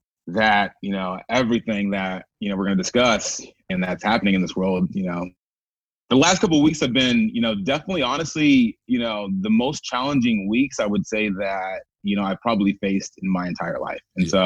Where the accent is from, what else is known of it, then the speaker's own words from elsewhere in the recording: Omaha, Nebraska, United States; And then we've got a few days later in my hometown of Omaha, Nebraska